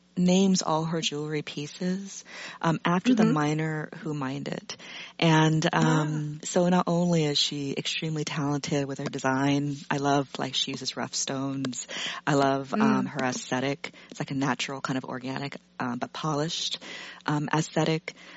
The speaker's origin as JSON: {"language": "English", "region": "California", "country": "United States", "said": "I am a Californian."}